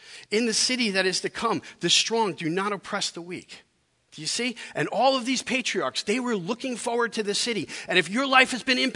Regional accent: Queens, New York, United States; also born or lived in Long Island; so I grew up just outside of New York in Queens, and then we moved a little further out onto Long Island when I was a bit older, and enjoyed a life in the suburbs.

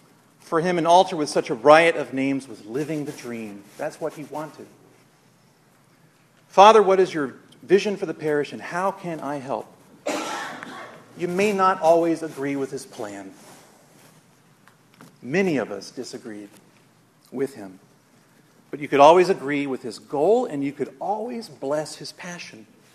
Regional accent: American South, United States; Lucky for me, I grew up in the American South, and I've been a lifelong fan of the Atlanta Braves

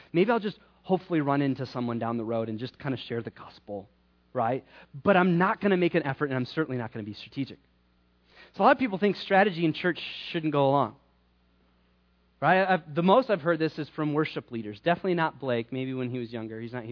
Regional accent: Midwest, United States; I grew up in the Midwest. All right? We would get the cool stuff like 5 years after Los Angeles and New York.

